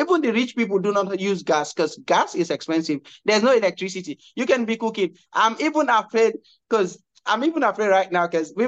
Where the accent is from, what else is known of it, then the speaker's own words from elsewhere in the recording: Eastern Province, Sierra Leone; born there; I was born in in Kono District, Sierra Leone, West Africa.